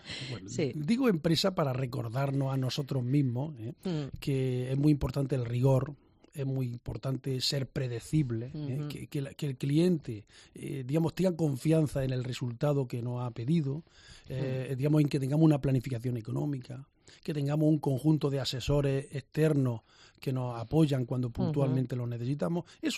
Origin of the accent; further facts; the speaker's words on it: Guadix, Andalusia, Spain; Yo soy también accitano.